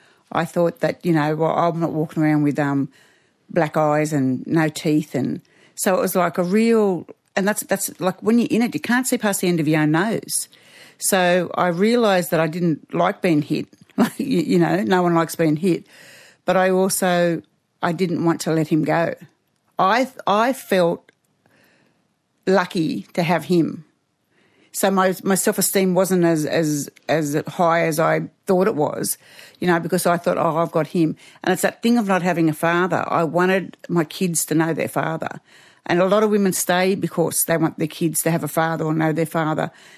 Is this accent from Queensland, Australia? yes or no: no; Kempsey, New South Wales, Australia; I'm a proud Dungari woman born and raised in Kempsey on the mid-north coast of New South Wales. I come from a big Aboriginal family and grew up in a big Aboriginal community in Kempsey. Did all my school there.